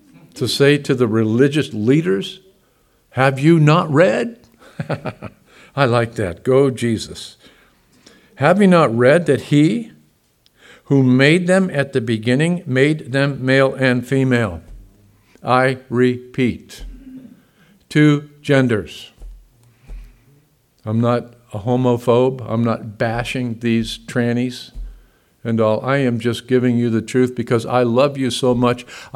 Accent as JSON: {"language": "English", "region": "the South", "country": "United States", "said": "I'm from the South. Bible. From the Bible Belt."}